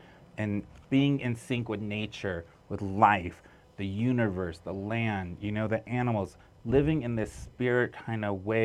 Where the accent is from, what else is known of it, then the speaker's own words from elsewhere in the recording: Flagstaff, Arizona, United States; So I'm from Flagstaff. Northern Arizona is my home. I was born in Tuba City. Raised my whole life in Flagstaff, Arizona.